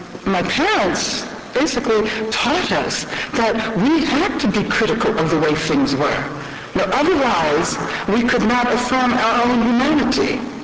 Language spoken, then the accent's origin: English; Birmingham, Alabama, United States; I'm from Birmingham, Alabama.